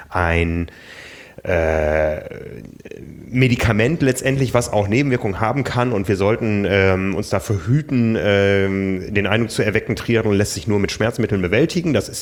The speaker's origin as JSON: {"language": "German", "town": "Osnabrück", "region": "Lower Saxony", "country": "Germany", "tie": "born or raised there", "said": "Also ich bin in Osnabrück groß geworden. Das war damals die größte britische Garnisonsstadt."}